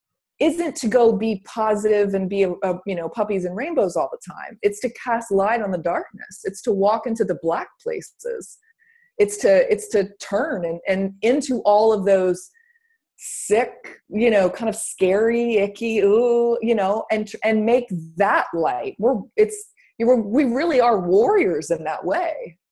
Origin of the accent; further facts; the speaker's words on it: the South, United States; Like I'm from the South and we have the saying in the South, you can't put lipstick on a pig.